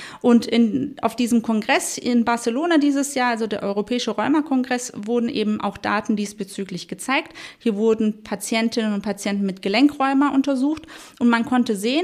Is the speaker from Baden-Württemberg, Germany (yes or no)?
yes; Baden-Württemberg, Germany; Ich bin ja ursprünglich Schwäbin